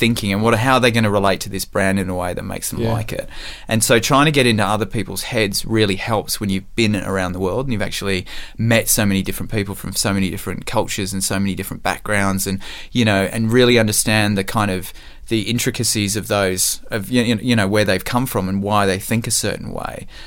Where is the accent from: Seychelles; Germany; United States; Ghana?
Seychelles; born there; So I was born in the Seychelles, which, funnily enough, I think it's quite famous as a destination, as a little island in the Indian Ocean.